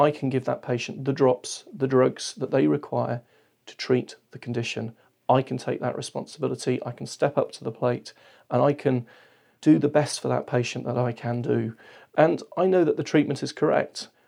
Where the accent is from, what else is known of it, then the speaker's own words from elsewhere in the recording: England, United Kingdom; now in Wales; I am an Englishman who's incredibly proud to live in Wales.